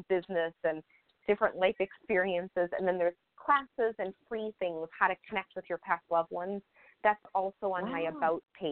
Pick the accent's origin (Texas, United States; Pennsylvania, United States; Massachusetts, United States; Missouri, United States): Massachusetts, United States; Boston; now in Tampa, United States; Yes, I'm from Boston.